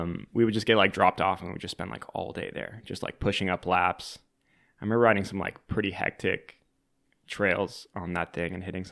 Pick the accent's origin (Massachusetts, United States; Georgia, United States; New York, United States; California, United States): California, United States; San Diego; also born or lived in Phoenix, Arizona; I was born in Phoenix, Arizona, and moved pretty quickly to San Diego, where I kind of grew up.